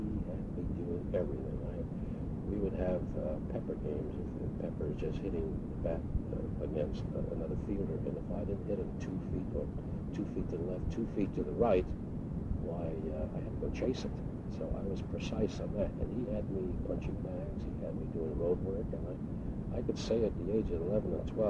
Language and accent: English; Wallington, New Jersey, United States; Well, the first 10 years I grew up in Wallington. I was the youngest of four. I had two other brothers and a sister. And we were a poor Polish family, a mother worked in a handkerchief factory.